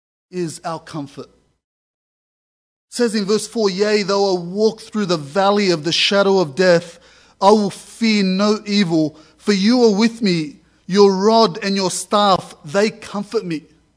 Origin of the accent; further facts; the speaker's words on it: Greenacre, New South Wales, Australia; I was raised in Greenacre and I live in Yagoona. I've been in the Bankstown district all my life, so I'm from the concrete jungle.